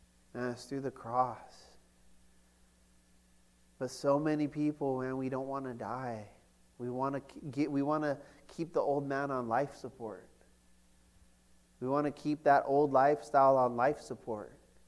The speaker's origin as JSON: {"language": "English", "region": "California", "country": "United States", "said": "How is it that I'm from California and I know more about what goes on here than you guys?"}